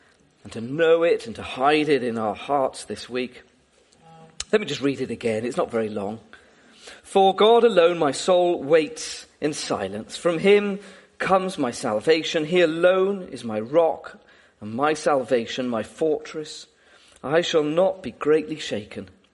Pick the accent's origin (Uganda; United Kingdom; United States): United Kingdom; And as British people, we know a lot about waiting, don't we? We're good at waiting. We wait on the bus stop and we wait at the junction. We certainly wait on Hamble Lane and we wait on the M27 for certain.